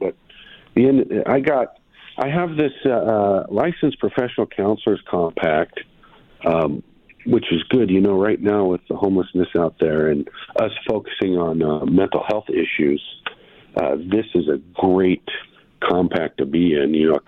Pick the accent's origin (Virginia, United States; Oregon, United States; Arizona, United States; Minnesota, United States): Arizona, United States; Sierra Vista; So, you know, I'm from Sierra Vista.